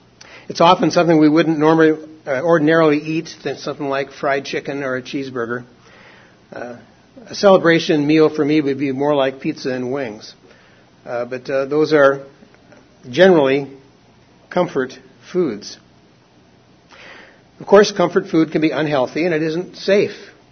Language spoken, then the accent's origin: English; Portland, Oregon, United States; When we were growing up in Oregon, my brothers and I would look forward to those snow days when we didn't have school.